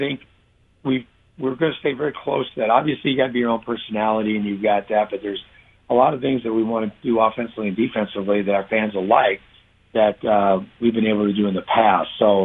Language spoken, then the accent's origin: English; Midwest, United States; now in Buffalo, United States; My wife and I, we're from the Midwest originally, so this was a place we've just really grown to love.